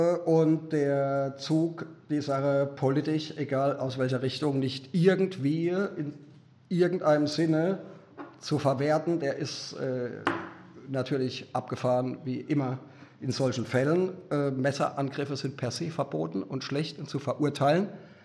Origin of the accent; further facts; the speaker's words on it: Ludwigshafen, Rhineland-Palatinate, Germany; Aber da ich aus Ludwigshafen komme